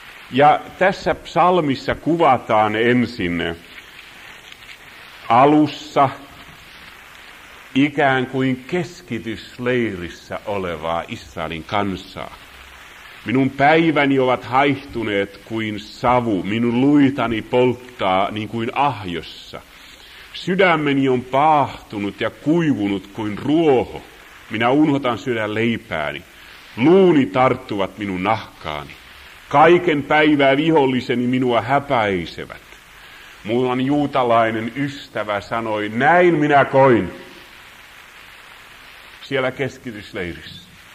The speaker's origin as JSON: {"language": "Finnish", "town": "Helsinki", "region": "Uusimaa", "country": "Finland", "tie": "born or raised there", "said": "Ja pohjalainen vereni kiehahti, vaikka olen Helsingin kasvatti."}